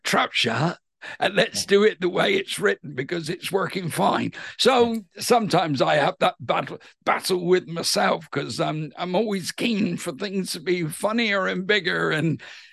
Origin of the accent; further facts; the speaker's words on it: South West England, United Kingdom; accent: West Country; although my accent's not completely Bristolian, it's West Country.